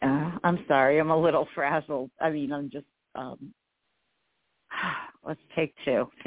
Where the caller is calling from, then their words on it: New York, United States; I am in New York.